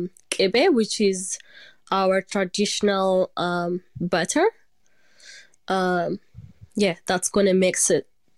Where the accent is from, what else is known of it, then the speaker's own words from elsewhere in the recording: Ethiopia; now in Wollongong, Australia; we came to Wollongong straight from Ethiopia, and it feels really like home.